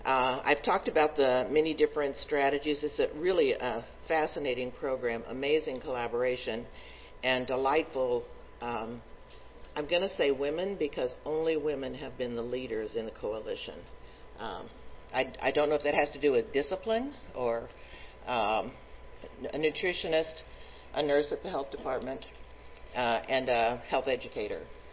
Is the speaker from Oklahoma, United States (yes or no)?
yes; Oklahoma, United States; now in North Dakota, United States; I came from Oklahoma, moved to North Dakota a couple of times, actually.